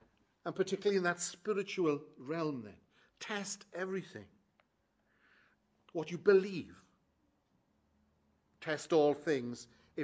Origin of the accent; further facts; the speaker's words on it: Wales, United Kingdom; Near where I was brought up in South Wales